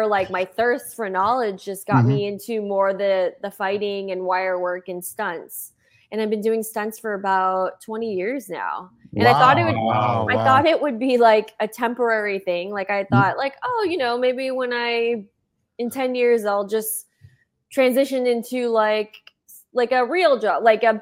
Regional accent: Stockton, California, United States; So I'm actually from Stockton, California. I actually grew up as a dancer, and I had all these dreams of becoming a dancer in Los Angeles.

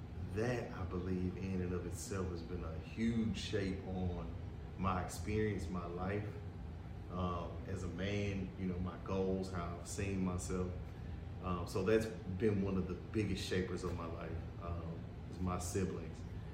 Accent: Memphis, Tennessee, United States; But born and raised in Memphis, Tennessee, man. Came from a two-parent household with 8 siblings, you know.

